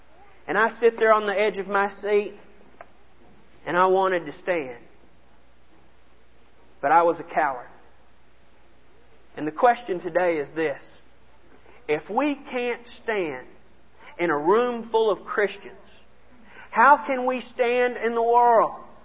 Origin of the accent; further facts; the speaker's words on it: Dallas, Texas, United States; I grew up in Dallas. We'd make the trek about twice a year out to Wolf City.